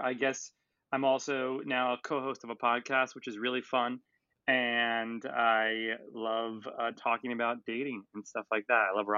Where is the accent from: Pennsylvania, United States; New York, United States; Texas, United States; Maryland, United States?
New York, United States; New York City; I am from New York City. I am currently quarantined with my mom and my sister and my dog.